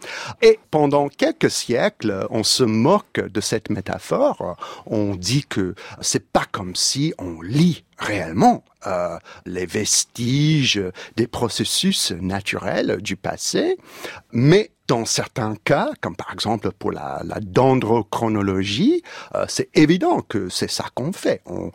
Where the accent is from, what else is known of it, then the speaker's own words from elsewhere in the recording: California, United States; Oh, vous savez, j'ai grandi en Californie, et j'étais entouré par des amateurs, disons, de la pensée ésotérique.